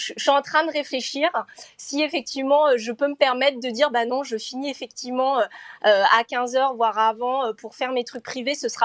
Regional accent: France; now in Hamburg, Germany; moi, je vis à Hambourg, en Allemagne. Je suis française et je suis arrivée il n'y a pas très longtemps.

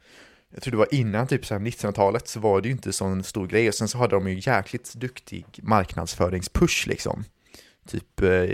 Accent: Sweden

